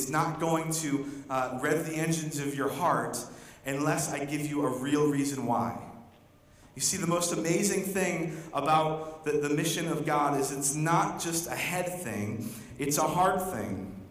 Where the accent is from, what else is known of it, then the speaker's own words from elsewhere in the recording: Syracuse, New York, United States; growing up in Syracuse and now moving to Central Pennsylvania, I've lived there now in total, I guess, about 10 years.